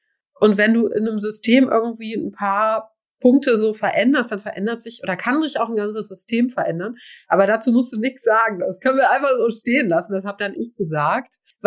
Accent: Göttingen, Lower Saxony, Germany; ich komme aus Göttingen

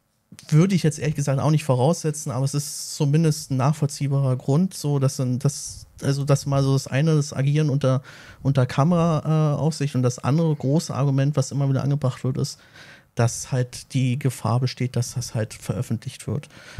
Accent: Berlin, Germany; Also, wir sind hier aus Berlin, wir sind selber Berliner.

